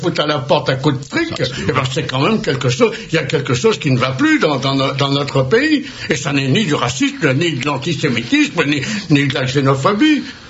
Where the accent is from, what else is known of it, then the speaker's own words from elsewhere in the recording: France; je suis français sur une terre chrétienne